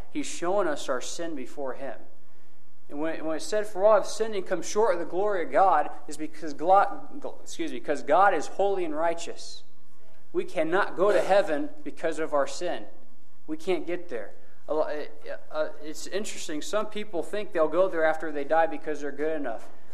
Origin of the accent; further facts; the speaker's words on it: Costa Rica; I was 18 years old when I was saved. I grew up in Costa Rica. I heard the gospel in two different languages my whole life growing up, Spanish and English.